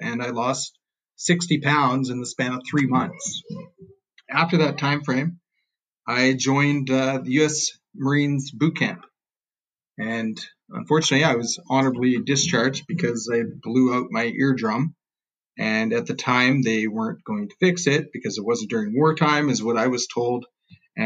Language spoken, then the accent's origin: English; New Brunswick, Canada; So I grew up in a tiny little border town in New Brunswick, kind of pretty much poor all my life